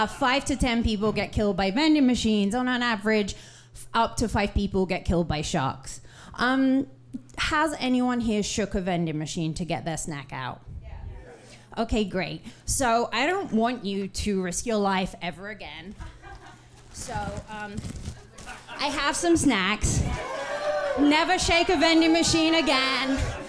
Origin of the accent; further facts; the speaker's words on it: United Kingdom; I just said I'm British, so I'll apologize before I make you do anything that makes you feel awkward.